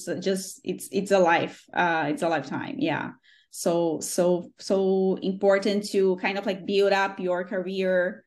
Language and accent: English; Brazil; I came from Brazil, so it's very hot weather.